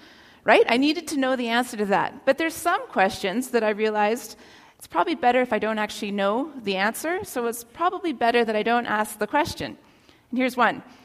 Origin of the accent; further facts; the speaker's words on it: Toronto, Ontario, Canada; because I was raised in Toronto